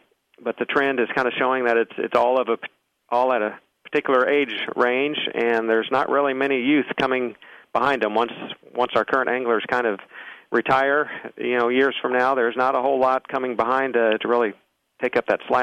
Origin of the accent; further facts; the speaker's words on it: Springfield, Missouri, United States; And as far as my background, I was born and raised in Missouri, the Springfield area